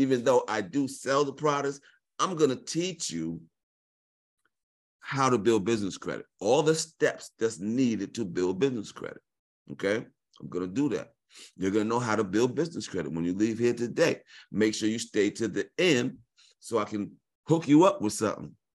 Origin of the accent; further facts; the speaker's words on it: New York, United States; born there; I was born in New York. I went to Morehouse, studied accounting.